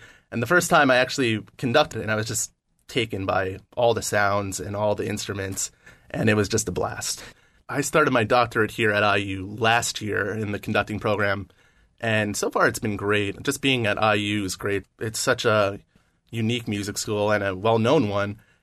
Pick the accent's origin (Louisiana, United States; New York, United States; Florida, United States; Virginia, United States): New York, United States; I'm from New York originally.